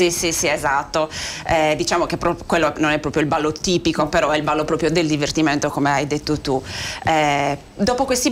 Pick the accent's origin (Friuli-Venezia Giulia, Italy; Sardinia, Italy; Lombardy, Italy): Sardinia, Italy; Tortolì; sono di Tortoli